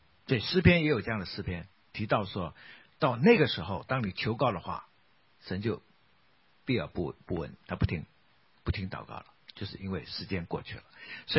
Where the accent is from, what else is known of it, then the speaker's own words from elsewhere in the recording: China; 然后第二个属灵的原则就是所谓的顺天者昌逆天者亡，我们中国人有这种观点。